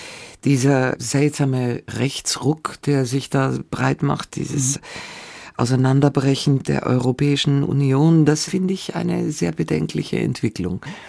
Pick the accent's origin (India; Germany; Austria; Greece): Greece; Das waren so die Andock-Momente an meine Heimat wieder zurück. Und immer wieder, ja, kommt so bei mir so die... Ach, gehe ich zurück nach Griechenland